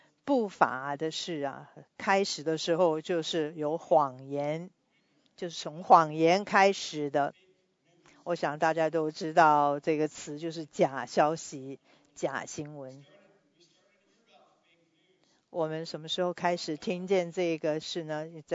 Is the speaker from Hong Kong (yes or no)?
no; United States; 我是在美国出生也长大，所以我也知道美国的宪法是什么。